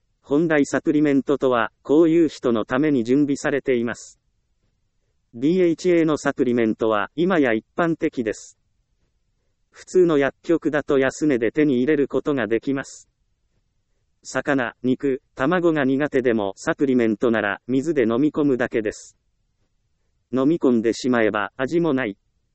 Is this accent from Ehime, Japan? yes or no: yes; Ehime, Japan; 出身は愛媛の田舎町です。